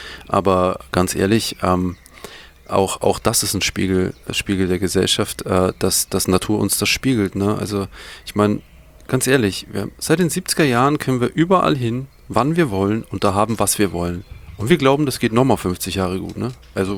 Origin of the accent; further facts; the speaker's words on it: Bavaria, Germany; Ich bin ein Franke, das ist voll schwierig.